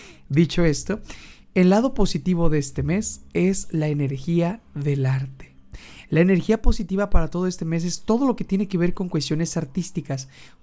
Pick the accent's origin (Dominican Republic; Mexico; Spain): Mexico; al menos aquí en mi país de México, Estados Unidos y demás.